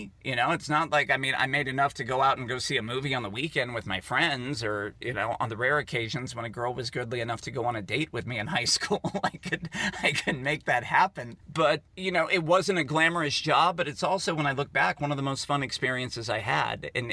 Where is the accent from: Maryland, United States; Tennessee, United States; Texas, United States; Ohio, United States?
Maryland, United States; Poolesville; And I grew up in Poolesville back in the days when literally it was like a grocery store, a gas station, and a McDonald's.